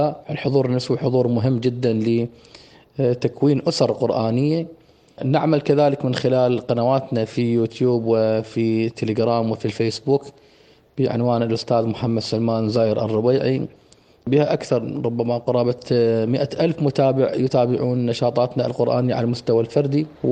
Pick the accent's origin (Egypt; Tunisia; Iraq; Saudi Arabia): Iraq; Wasit; also born or lived in Basra; ولدت في محافظة البصرة الفيحاء، وأتممت دراستي الابتدائية في محافظة واسط بعد أن انتقلنا إليها في سنة 87، وكذلك المتوسطة والإعدادية، وأتممت جامعة واسط في قسم اللغة العربية، طبعا كلية التربية